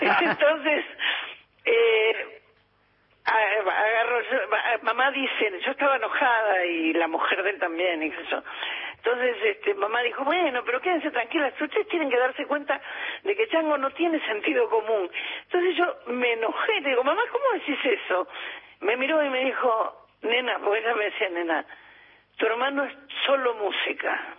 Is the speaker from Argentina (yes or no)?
yes; Buenos Aires, Argentina; also born or lived in Santiago del Estero; Mi papá era santiagueño, y nosotros nos criamos mitad en Santiago, mitad en Buenos Aires, nacimos todos acá